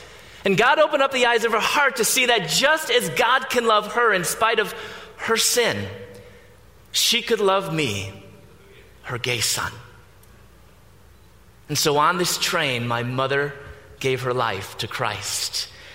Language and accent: English; Chicago, Illinois, United States; I was born and raised in Chicago.